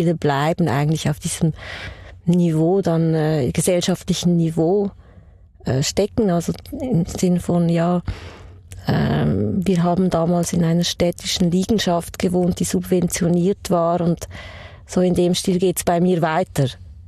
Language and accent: German; Poland; now in Switzerland; Also ich bin ursprünglich aus Polen, ich bin Immigrantin und ich hatte schon einen sehr schweren Start hier in der Schweiz.